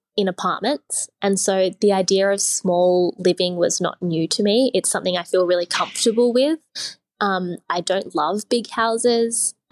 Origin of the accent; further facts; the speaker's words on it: Sydney, New South Wales, Australia; I grew up in Sydney